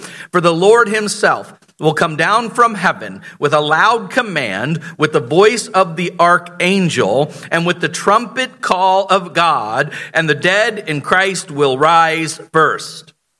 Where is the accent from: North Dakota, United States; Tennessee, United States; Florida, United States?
Florida, United States; I was born and raised in Florida, so swimming like this out to that buoy, that's nothing.